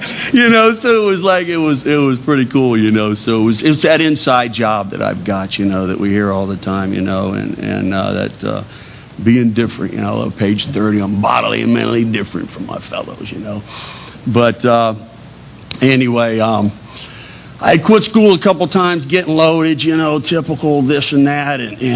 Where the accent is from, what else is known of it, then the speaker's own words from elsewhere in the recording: Islamorada, Florida, United States; We grew up in Isle Mirada down in the Keys.